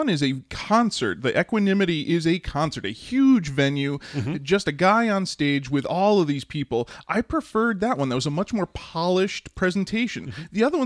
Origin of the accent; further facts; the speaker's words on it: Midwest, United States; And it made me think, as a Midwesterner, boy, can you still smoke on stage in L.A.?